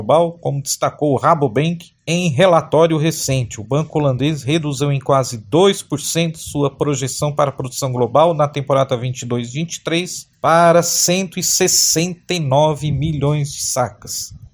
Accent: Brazil; Nós, como brasileiros, a gente sabe, o país está melhorando

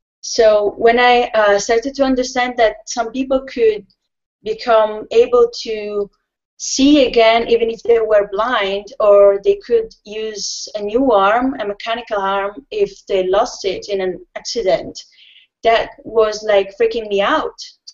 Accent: Italy; Well, growing up in Italy is like, I would say, for my town, is a very little town. So you have just like 60,000 people. And life is really like simple.

